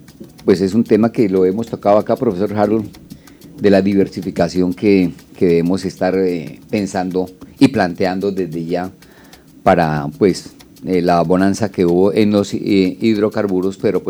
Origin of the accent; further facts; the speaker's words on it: Santa Rosa de Viterbo, Boyacá, Colombia; somos dos los hijos adoptivos del Meta, pues orgullosamente también soy del departamento de Boyacá, Santa Rosa de Viterbo, y llevo 10 años acá con la Corporación Universitaria del Meta.